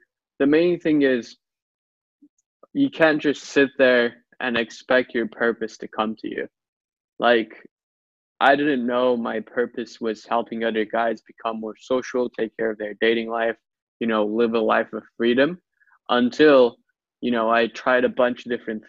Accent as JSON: {"language": "English", "country": "Turkey", "tie": "born or raised there", "said": "especially where I grew up in Turkey"}